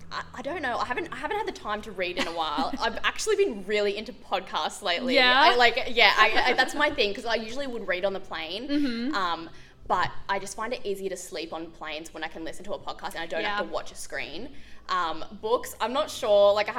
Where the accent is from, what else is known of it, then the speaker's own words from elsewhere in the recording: Australia; that's something that I've lost as an Australian. I now say ketchup all the time.